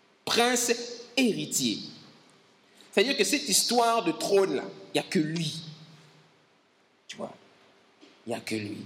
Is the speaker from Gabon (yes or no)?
yes; Gabon; moi, je suis au Gabon, je suis gabonais, on a nos problèmes